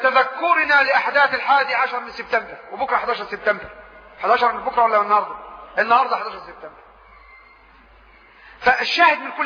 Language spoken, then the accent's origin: Arabic; Upper Egypt, Egypt; زي بلاد كثيرة عندنا في الصعيد، قريب بس عملنا الحمامات وترقينا شوية وبنينا بيوت وبقى عندنا حمامات